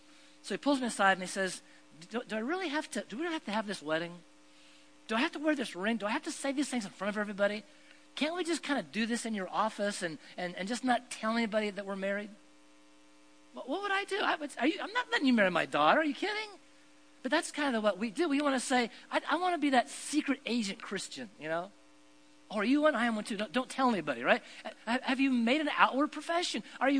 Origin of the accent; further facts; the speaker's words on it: Oregon, United States; I grew up in Oregon, did a lot of mountain climbing